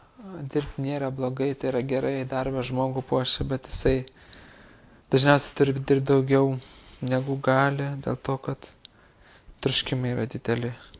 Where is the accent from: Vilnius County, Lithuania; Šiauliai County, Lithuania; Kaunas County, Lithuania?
Kaunas County, Lithuania; Kaunas; aišku, ten buvo miestas, bet vis tiek buvo truputėlį gamtos. Šaliakalnį augau prie Vytauto parko, ten daug yra, prie žolyno.